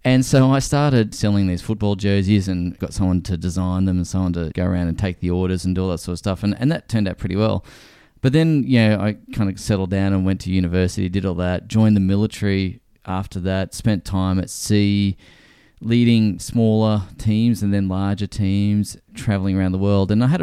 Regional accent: Brisbane, Queensland, Australia; So in a moment of insanity, we decided to sell everything and moved back to Brisbane, which is my hometown.

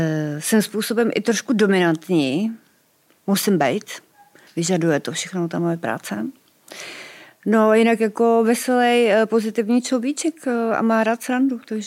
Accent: Rakovník, Central Bohemian Region, Czechia; ani nejsem Pražák, že jo, jsem z Rakovníka

